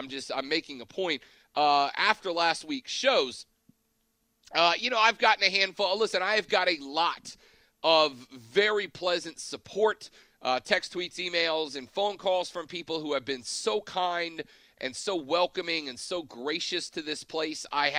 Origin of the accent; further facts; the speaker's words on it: South Carolina, United States; You know, I'm from South Carolina, and in sitting out there on the lake on Sunday